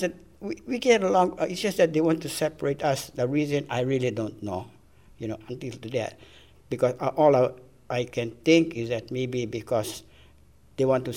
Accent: Lahaina, Hawaii, United States; talk to us in Visayan, we talk back, they're surprised, you know. Especially that they know we're born and raised in Lahaina, on Maui.

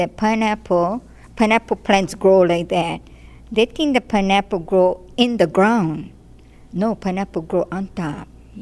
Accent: Lahaina, Hawaii, United States; born there; also born or lived in Honolulu; I was born in Lahaina Pump. My parents worked in the sugar cane. And after that, we moved to Honolulu.

